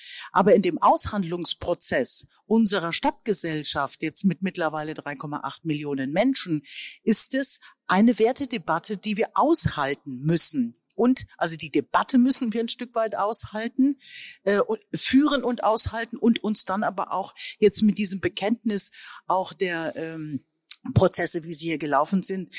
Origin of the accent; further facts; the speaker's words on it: Rhineland-Palatinate, Germany; ich bin jetzt aus der Pfalz